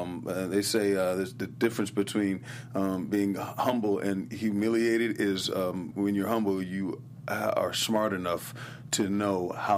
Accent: Los Angeles, California, United States; I was born here in Los Angeles.

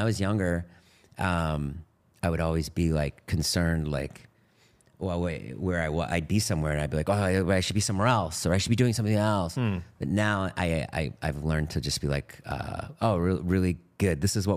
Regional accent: Boston, Massachusetts, United States; I grew up in Boston in a suburb.

